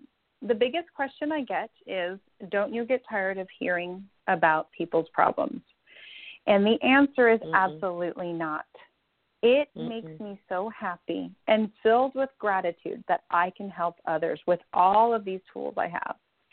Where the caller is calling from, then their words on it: Danville, California, United States; I'm in Danville, California. Uh-huh. So it's right near Walnut Creek in San Ramon.